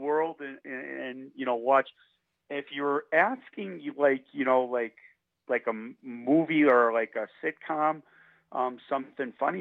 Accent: Chicago, Illinois, United States; I grew up in Chicago, moved up here

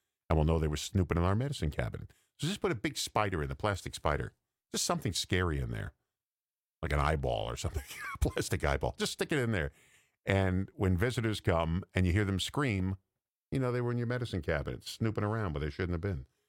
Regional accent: Massapequa, New York, United States; I said, I'm from Massapequa, the next town over. And I said, I went to Burner High School.

